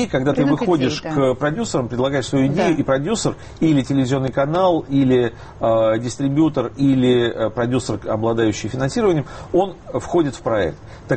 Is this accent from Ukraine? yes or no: yes; Lviv, Lviv Oblast, Ukraine; Я сам родом из Львова, с Украины.